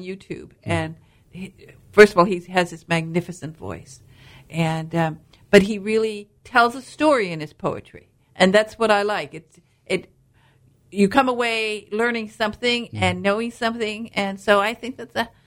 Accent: Michigan, United States; I'm a Youper from Upper Peninsula, Michigan.

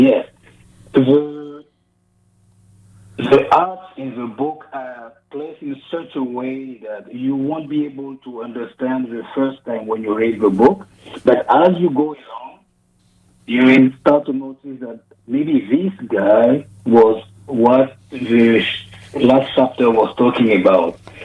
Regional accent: Côte d’Ivoire; first language French; English is a second language; I'm from Ivory Coast. It's called Côte d'Ivoire, and the main language there is French. So I grew up speaking French as my mother tongue, if I can call it like that. And Ivory Coast in West Africa.

